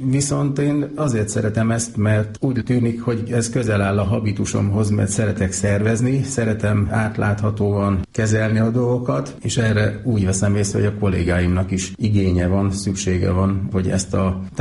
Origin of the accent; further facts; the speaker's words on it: Karcag, Jász-Nagykun-Szolnok, Hungary; Karcagon nőttem föl, igen, egészen katonakoromig Karcagon éltem